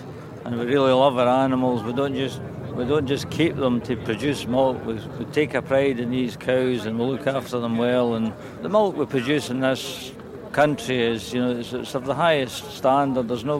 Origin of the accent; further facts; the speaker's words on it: Campbeltown, Scotland, United Kingdom; from Campbelltown, and I was asked to judge the Royal Highland Show this year